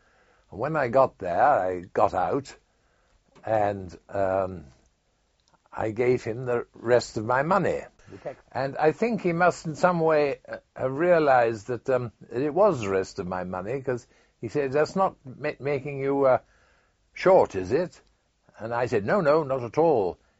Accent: England, United Kingdom; accent: English; I always tried not to talk on the ship because of my English accent sticks out like a sore thumb.

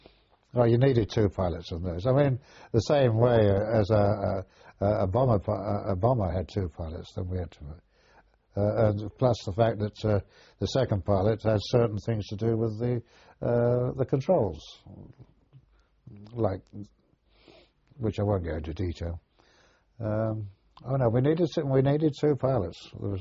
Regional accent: United Kingdom; I think it was... perhaps it was being British, I don't know.

